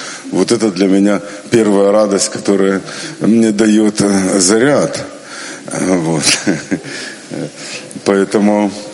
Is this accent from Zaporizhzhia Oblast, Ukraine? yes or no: yes; Melitopol, Zaporizhzhia Oblast, Ukraine; из Мелитополя.